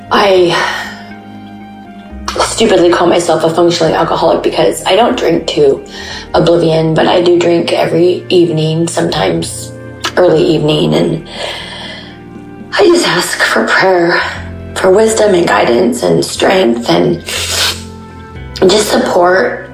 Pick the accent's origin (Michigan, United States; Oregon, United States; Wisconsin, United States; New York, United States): Oregon, United States; I'm from Oregon, and I've been listening to the Daily Audio Bible for about a year now